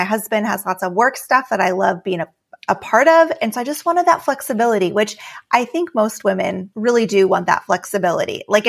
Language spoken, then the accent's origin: English; Alaska, United States; So I grew up in Alaska, and it's a very hard place to live because of there's not very many people.